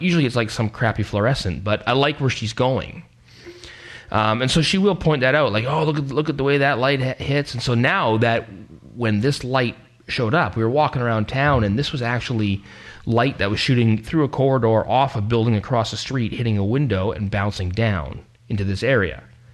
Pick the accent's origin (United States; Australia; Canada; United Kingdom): Canada; Steveston, British Columbia; because for me, this is home, even though it's different than when I grew up around Steveston. It has changed a little.